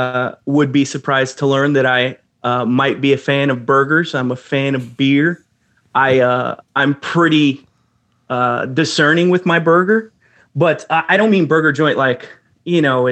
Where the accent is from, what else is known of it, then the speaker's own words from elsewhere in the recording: Dallas, Texas, United States; also born or lived in Irving; now in Richardson, United States; I was born in Irving, Texas, which is a little suburb outside of Dallas. It's where the DFW airport is. Then I grew up pretty much everywhere around Dallas. I currently reside in Richardson, Texas, which is probably the closest suburb to Dallas